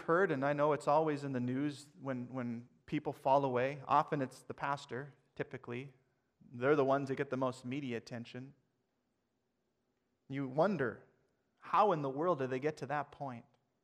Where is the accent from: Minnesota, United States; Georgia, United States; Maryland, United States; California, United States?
Minnesota, United States; I hate mosquitoes, mostly because I'm from Minnesota.